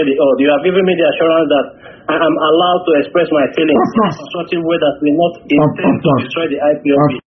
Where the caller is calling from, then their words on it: Bangkok, Thailand; I'm calling from Bangkok.